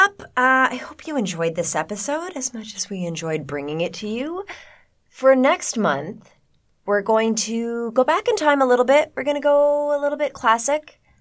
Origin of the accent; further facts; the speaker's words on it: Ottawa, Ontario, Canada; And they are based out of Ottawa. my hometown